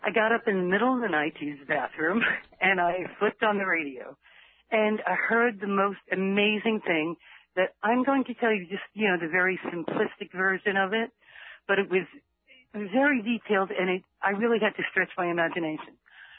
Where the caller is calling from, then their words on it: Hoboken, New Jersey, United States; I'm calling from Hoboken, New Jersey.